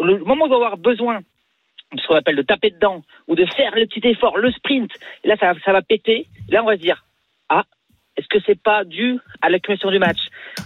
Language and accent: French; France; parce que je suis français